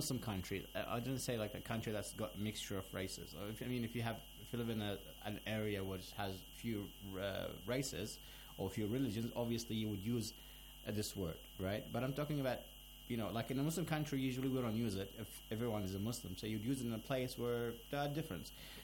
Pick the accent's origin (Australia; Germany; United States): Australia; as an Australian